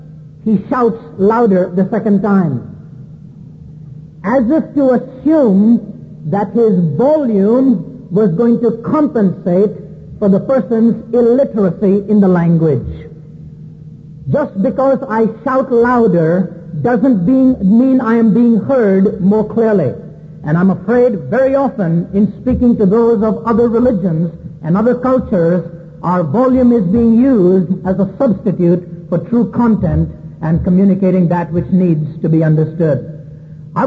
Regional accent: New Delhi, Delhi, India; I remember when I was raised in India, many a time seeing this sight take place somewhere in the streets of the city of New Delhi.

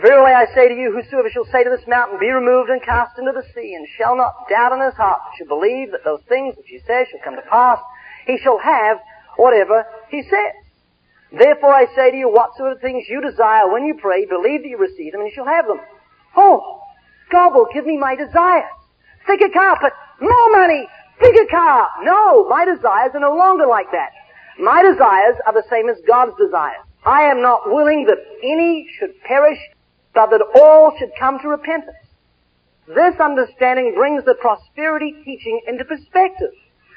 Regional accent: New Zealand; now in California, United States

